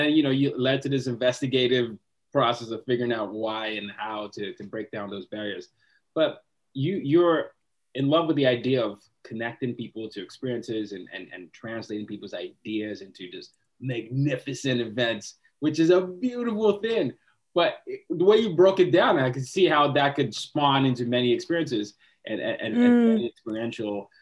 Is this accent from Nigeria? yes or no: yes; Nigeria; And I'm from Nigeria.